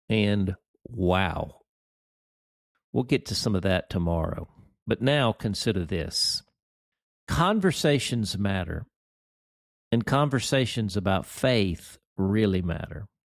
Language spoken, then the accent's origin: English; Gillett, Arkansas, United States; I've got people now in my hometown of Gillette, Arkansas, inviting me over for tacos on Tuesdays now.